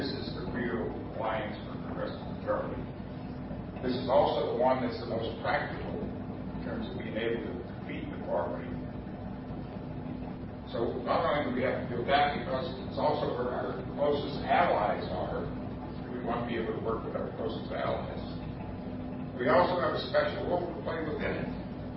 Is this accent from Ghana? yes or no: no; Chicago, Illinois, United States; Now, I'm from Chicago. I've seen this story before.